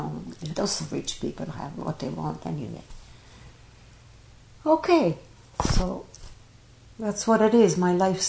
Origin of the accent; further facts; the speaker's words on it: Portugal; English is a second language; now in Canada; Yes, the house you have is people from close, probably an hour away from my hometown.